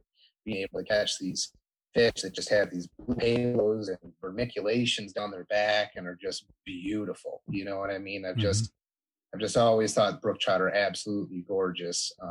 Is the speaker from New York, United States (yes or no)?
no; Michigan, United States; And, you know, a lot of that comes from just growing up in Michigan.